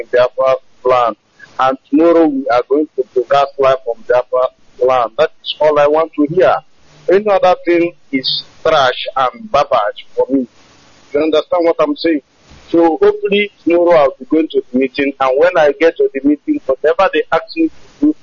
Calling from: Dakar, Senegal; I'm calling from Dakar, Senegal.

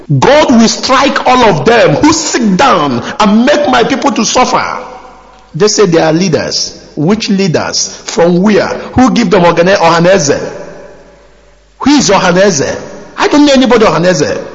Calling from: Poland; I'm calling from Poland.

